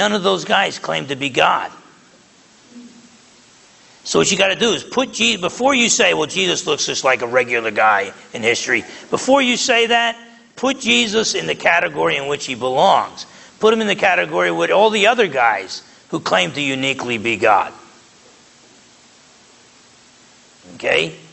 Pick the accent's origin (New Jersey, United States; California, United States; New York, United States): New Jersey, United States; I use words. I'm from New Jersey. I'm half Italian. I'm loud.